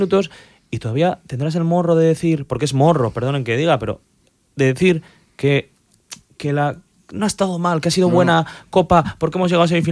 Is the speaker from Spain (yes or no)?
yes; Bilbao, Basque Country, Spain; somos todos muy de Bilbao